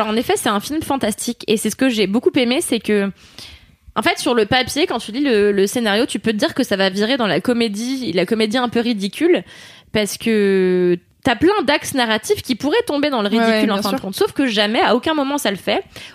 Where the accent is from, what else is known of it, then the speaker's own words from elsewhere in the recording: Levallois-Perret, Île-de-France, France; moi, je viens de Levallois-Perret, donc une commune extrêmement riche de gens blancs qui se mélangent très peu à d'autres ethnies.